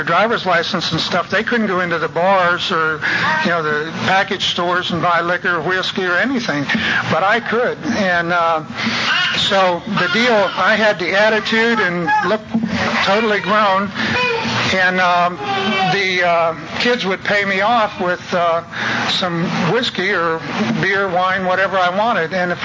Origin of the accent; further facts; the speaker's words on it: Ohio, United States; I came from Ohio originally. I was born in Northeast Ohio and raised on a farm